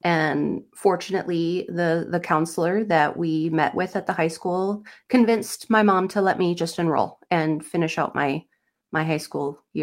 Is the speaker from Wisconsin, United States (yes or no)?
yes; Tomah, Wisconsin, United States; A little central-ish Wisconsin. Okay. I grew up in the Tomah, Sparta area.